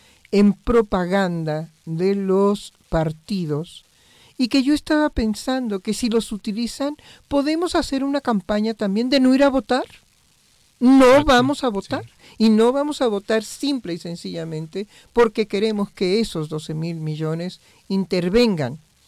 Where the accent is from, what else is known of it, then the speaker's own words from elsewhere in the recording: Mexico; a la posibilidad de vivir en este país, que bueno, como mexicanos lo vemos divino, maravilloso, increíble